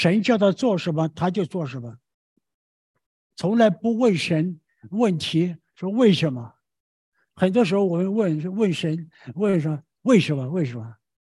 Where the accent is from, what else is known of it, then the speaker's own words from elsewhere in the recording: Taiwan; 我们台湾人讲有听没有见呢？